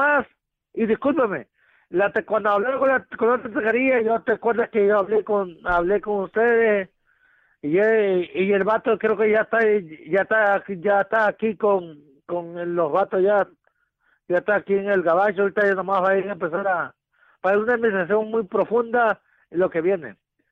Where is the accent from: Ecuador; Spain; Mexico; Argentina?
Mexico; now in South Carolina, United States; yo soy mexicano, Alex. Soy aquí de South Carolina.